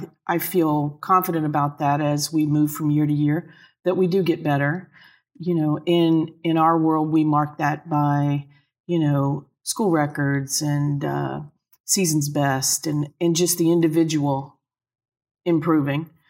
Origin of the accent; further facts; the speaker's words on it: Midwest, United States; I'm from the Midwest. I think people are more open.